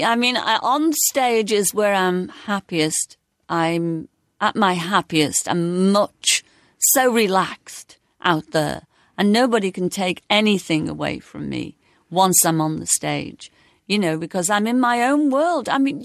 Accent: Liverpool, North West England, United Kingdom; Well, I was brought up on Scotty Road and I lived behind a barber shop, George Murray's, 380 Scotland Road, and next door to a Chinese laundry.

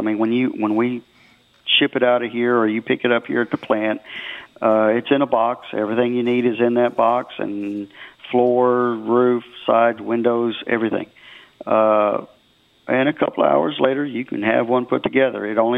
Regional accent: Conroe, Texas, United States; I grew up in Conroe, so it's a little bit, you know, it's a little bit different.

